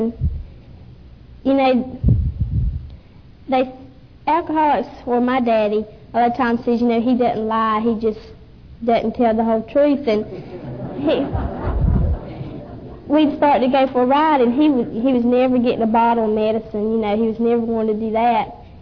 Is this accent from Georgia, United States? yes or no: yes; Folkston, Georgia, United States; It's just a place with two families, and it's 12 miles from Folkston, and I was born in Folkston, and that's where I go to school now.